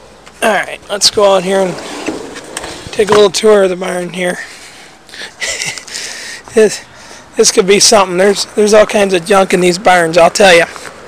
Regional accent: Lapeer, Michigan, United States; I'm from Lapeer, Michigan.

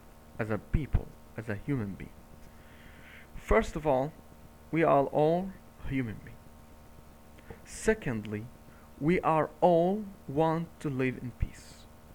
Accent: Cairo, Cairo Governorate, Egypt; first language Arabic; English is a second language; I'm not either American or British citizen. I am Egyptian. I'm living in Cairo. And my native language is Arabic.

